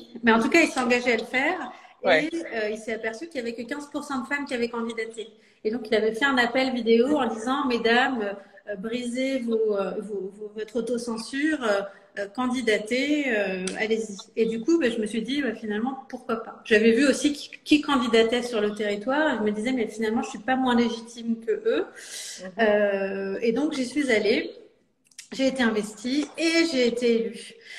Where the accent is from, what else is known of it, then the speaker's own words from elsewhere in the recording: Saint-Ouen-l'Aumône, Île-de-France, France; Moi j'ai grandi dans le Val-d'Oise, à Saint-Ouen-l'Aumône, donc pas très loin de là où je suis élue aujourd'hui. Donc, il y a un territoire assez populaire. Moi, je fais ma scolarité en ZEP, en zone d'éducation prioritaire.